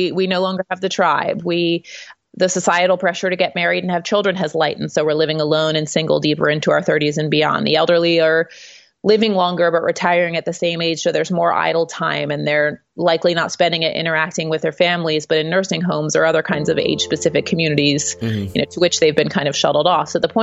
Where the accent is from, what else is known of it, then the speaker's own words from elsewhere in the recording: Maryland, United States; I grew up in Maryland